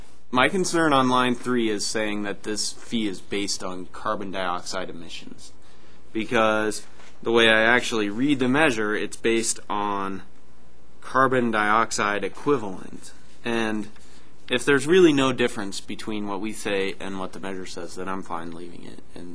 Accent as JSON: {"language": "English", "town": "Boulder", "region": "Colorado", "country": "United States", "said": "And I'm from Boulder."}